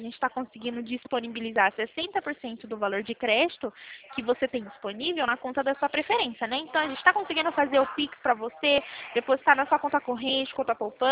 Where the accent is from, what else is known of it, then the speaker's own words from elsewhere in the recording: Itatiba, São Paulo, Brazil; Eu sou de Itatiba.